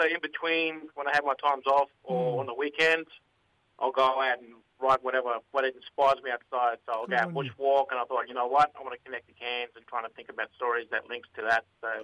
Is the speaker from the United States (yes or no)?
no; Cairns, Queensland, Australia; Yeah, so I'm originally from up Cairns. So I'm a Gimal Wanabara Yirinji, so I'm from the Cairns area.